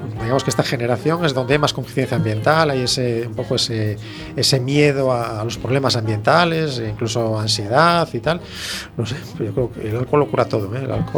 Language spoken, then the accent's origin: Spanish; A Coruña, Galicia, Spain; Yo soy de Monte Alto, que se hacían esas pequeñas o grandes hogueras dentro de los barrios, ¿no?